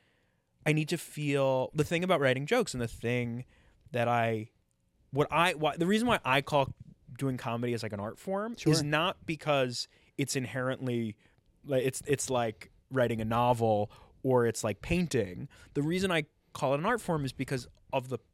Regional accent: New York, United States; I'd preface the joke by saying I'm from New York. And so Edinburgh is weird to me.

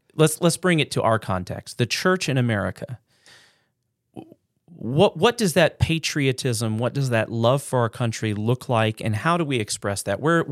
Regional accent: the South, United States; I grew up in the South.

